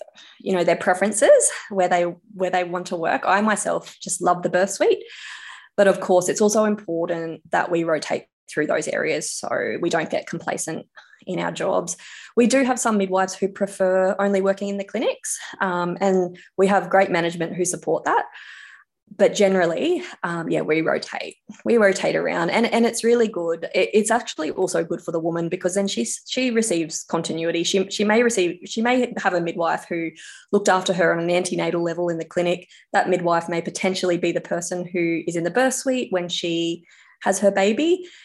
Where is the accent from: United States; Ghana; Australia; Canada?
Australia; Queensland; now in Tamworth, Australia; No, I'm not a native of Tamworth. I'm actually from Queensland, a different state. So I moved to New South Wales about 11 years ago, and Tamworth has been my area where my husband and I will continue to live.